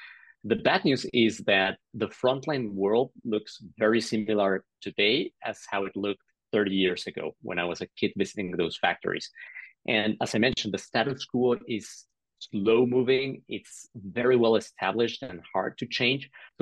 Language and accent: English; Mexico City, Mexico; I'm originally from Mexico City.